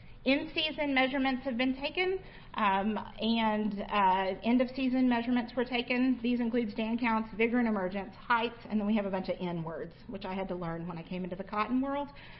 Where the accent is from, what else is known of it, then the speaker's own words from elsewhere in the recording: Iowa, United States; now in West Texas, United States; So I came from Iowa, where cover crops were pretty big. Cover crops in Iowa were used to increase soil organic matter.